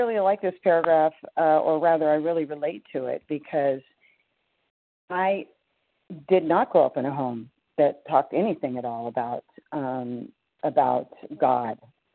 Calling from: California, United States; I'm calling from Northern California.

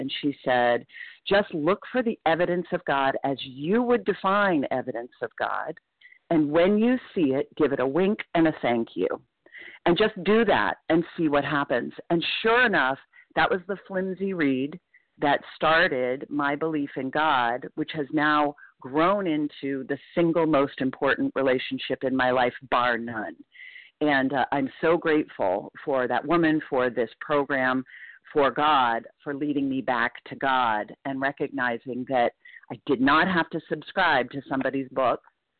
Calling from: Portland, Maine, United States; I'm calling in from Portland, Maine.

